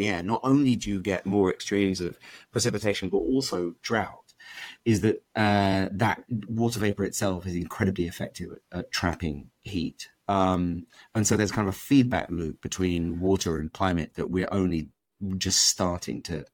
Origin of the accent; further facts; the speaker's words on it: United Kingdom; as a British person who, when I graduated from university